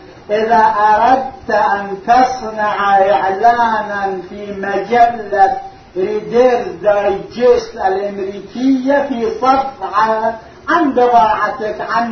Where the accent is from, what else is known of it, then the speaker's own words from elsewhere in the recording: Karbala, Karbala Governorate, Iraq; كان عندنا في كربلاء، أنا أروح إلى مدرسة في كربلاء تسمى بالمدرسة الهندية لأن بانيها رجل هندي قبل 100 سنة. كنت أقرأ هناك درس من أول طفولتي